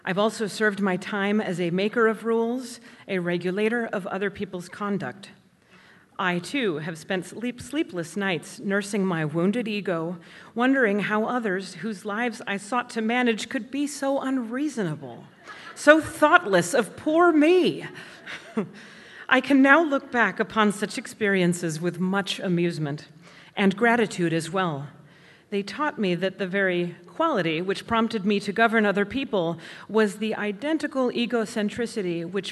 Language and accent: English; Washington, United States; I am an alcoholic from Western Washington, Area 72.